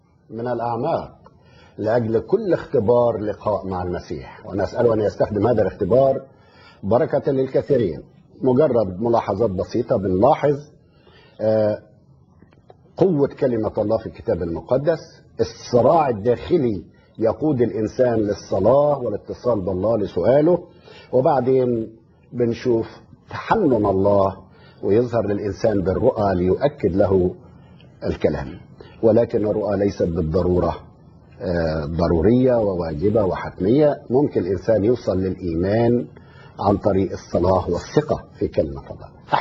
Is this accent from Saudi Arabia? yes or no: no; Egypt; ولكن من اجل الاحداث الحزينه التي تجتاح بلادنا مصر